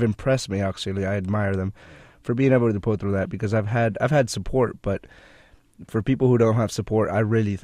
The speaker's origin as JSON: {"language": "English", "country": "Cuba", "second_language": "English", "said": "Honestly, I come from a country where there's no support, and I come from Cuba."}